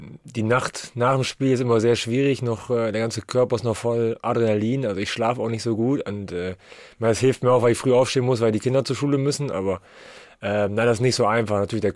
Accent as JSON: {"language": "German", "town": "Osnabrück", "region": "Lower Saxony", "country": "Germany", "tie": "born or raised there", "lives_now": "Handewitt, Germany", "said": "In meiner alten Heimat in Osnabrück begleitete ich meinen Vater Karl schon als kleines Kind immer in die Halle."}